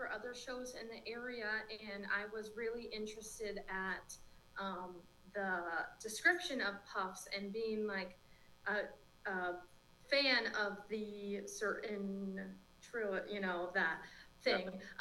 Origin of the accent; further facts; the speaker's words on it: Kenosha, Wisconsin, United States; Yeah, so I'm actually from Kenosha here. So I grew up here, went to school at Harborside Academy in town.